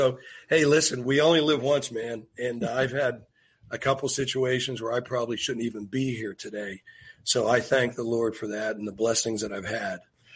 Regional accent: Penn Hills, Pennsylvania, United States; We grew up together in Penn Hill since we were 3 years old.

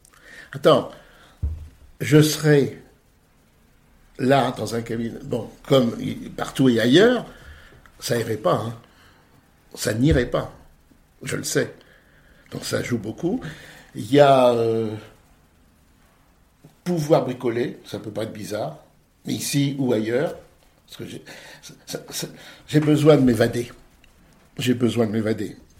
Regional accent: Paris, Île-de-France, France; Je suis parisien, j'aime Paris, je suis né à Paris, je vais mourir peut-être à Paris.

